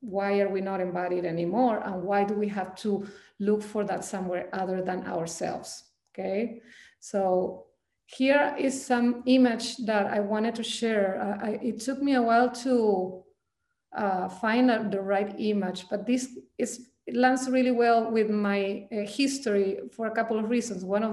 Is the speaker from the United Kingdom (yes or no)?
no; Chile; I actually come from Chile. And so you will see some of the thread of my growing up in Chile into the sharing that I'm doing today.